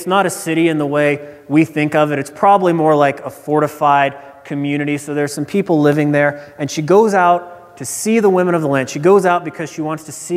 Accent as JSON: {"language": "English", "region": "Nebraska", "country": "United States", "tie": "born or raised there", "said": "When I was a young guy growing up in Nebraska, I would go to my grandfather's house or his apartment every Monday night."}